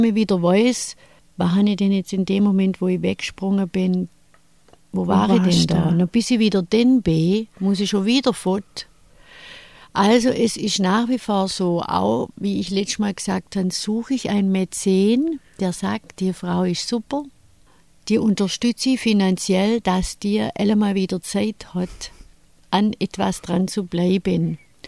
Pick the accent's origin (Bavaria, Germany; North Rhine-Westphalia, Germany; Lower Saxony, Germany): Lower Saxony, Germany; Hemmendorf; Ich gehe gern heim und ich bin auch gern in Hemmendorf